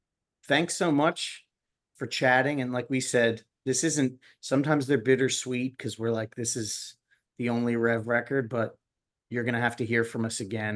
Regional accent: Philadelphia, Pennsylvania, United States; I had to go with Jaworski because I'm from Philly.

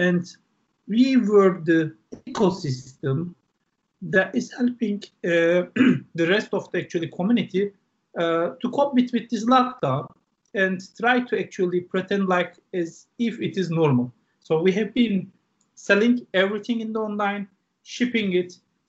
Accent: Istanbul, Turkey; now in United Kingdom; We have offices in Dubai, Paris, Berlin, here in UK, and in Istanbul, in my hometown

